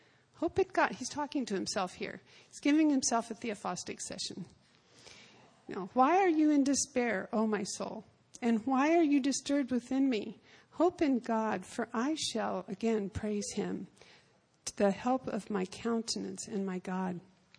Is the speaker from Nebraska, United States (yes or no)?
no; Arizona, United States; We used to burn ants with them, and scorpions, because I grew up in Arizona.